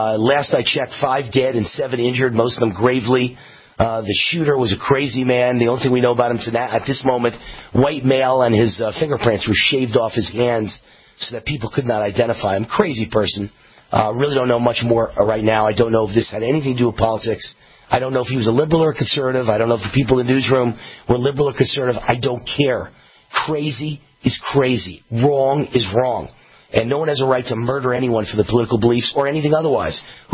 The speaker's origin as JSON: {"language": "English", "region": "New York", "country": "United States", "said": "I'm from Westchester County, New York."}